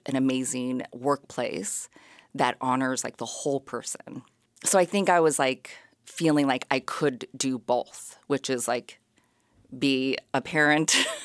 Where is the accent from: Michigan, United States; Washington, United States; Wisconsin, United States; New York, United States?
New York, United States; now in Wrangell, United States; I'm from New York, the suburbs of I didn't live in the city, but it's not upstate either. It's like an hour from the city.